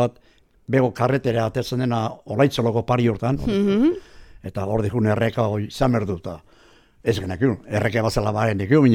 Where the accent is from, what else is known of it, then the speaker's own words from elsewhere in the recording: Altzibar, Basque Country, Spain; born there; Altziberren. Altziberren jaio nintzen